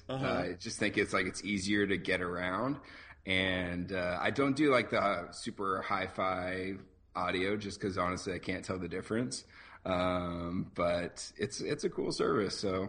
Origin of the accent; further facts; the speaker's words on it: Albany, Oregon, United States; So I grew up in Albany.